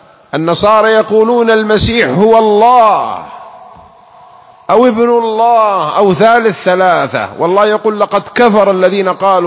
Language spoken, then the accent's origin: Arabic; Jeddah, Makkah Province, Saudi Arabia; ترى أنا من جدة من الحجاز وأقول لكم مثل كانوا يعلمونه إحنا صغار